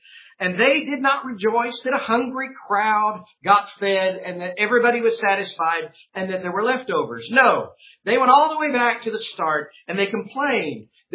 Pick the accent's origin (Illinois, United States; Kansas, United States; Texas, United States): Texas, United States; I grew up in Texas. I've drank out of water hose.